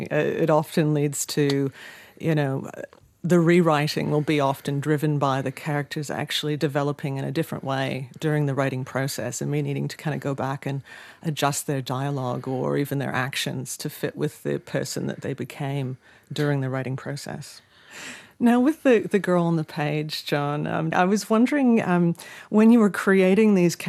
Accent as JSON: {"language": "English", "country": "Canada", "tie": "born there", "accent": "Canadian", "said": "You might tell by my accent, that's where I was born."}